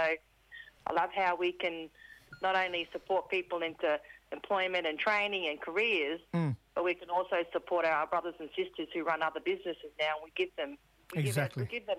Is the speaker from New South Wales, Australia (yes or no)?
no; Rockhampton, Queensland, Australia; back in my hometown of Rockhampton and even north and Townsville and maybe Cairns as